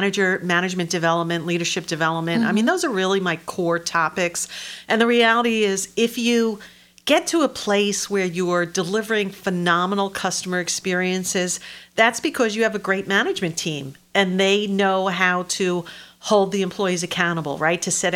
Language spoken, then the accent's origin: English; New York, United States; I was born and raised in New York. I graduated from SUNY Binghamton, and I love this state, love it to death.